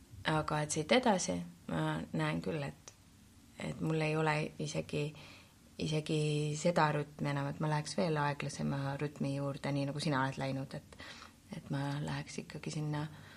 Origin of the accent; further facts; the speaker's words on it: Tallinn, Harju County, Estonia; also born or lived in Pärnu; ma sündisin Tallinnas ja siis ma olen esimesed 5 aastat elanud hoopis Pärnus